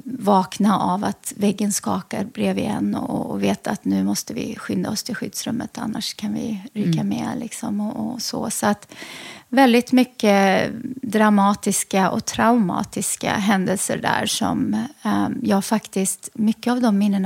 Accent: Lebanon; Så vi är syrianer och har syrisk ortodoxa. Men ja, från Libanon.

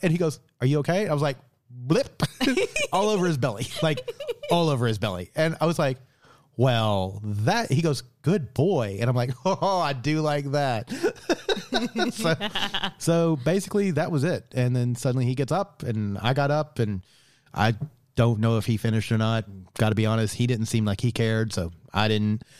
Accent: Sydney, New South Wales, Australia; And because he knew I was from Sydney and he was asking about Mardi Gras.

